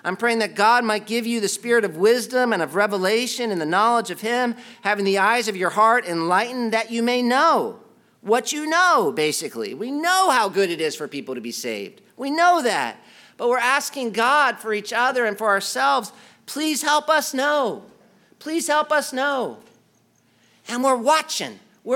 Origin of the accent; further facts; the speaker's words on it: United States; You know what I always thought was interesting as an American when I lived overseas